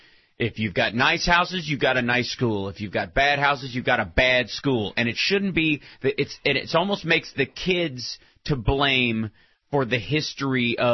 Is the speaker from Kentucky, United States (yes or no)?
yes; Frankfort, Kentucky, United States; And we only need to look at my hometown, Franklin County High School, which is where the majority white kids went, and Frankfort High, where the majority black kids went.